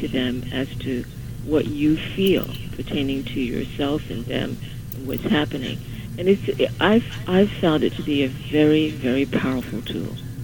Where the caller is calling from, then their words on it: Brooklyn, New York, United States; Brooklyn.